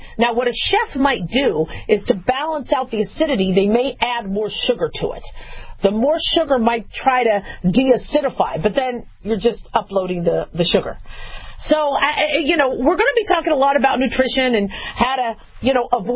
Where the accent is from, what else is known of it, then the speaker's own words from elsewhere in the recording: United States; But mind you, I'm very American. I love barbecue.